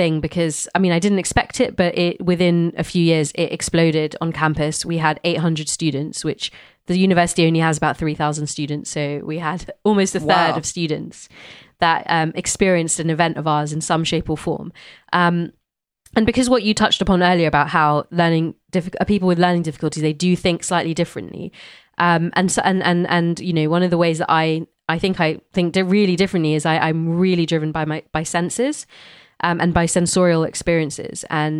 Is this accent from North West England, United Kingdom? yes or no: no; London, United Kingdom; growing up in London, being part of an amazing music scene